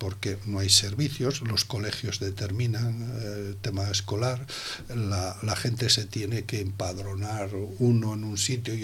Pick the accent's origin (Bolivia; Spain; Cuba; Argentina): Spain; Sitges, Catalonia; Pero soy de Sitges, somos de Sitges, aunque no parezca, estamos un poquito más al otro lado del Garraf, pero también pertenecemos